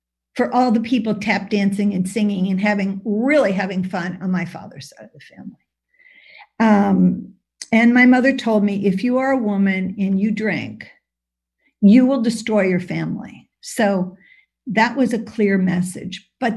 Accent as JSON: {"language": "English", "town": "St. Louis", "region": "Missouri", "country": "United States", "tie": "born or raised there", "said": "And so I grew up in St. Louis, and my mother's one of 15, and my father was one of 11, and we all lived in the same neighborhood."}